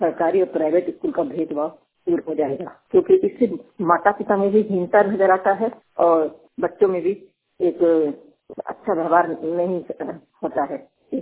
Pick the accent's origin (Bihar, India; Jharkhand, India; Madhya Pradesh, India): Jharkhand, India; मैं झारखंड के जिला गोड्डा से बोल रही हूँ। मेरे गांव का नाम बंदरवार है।